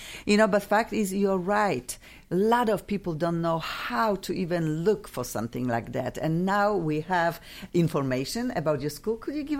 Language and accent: English; Poland; English is a second language; I came from Poland.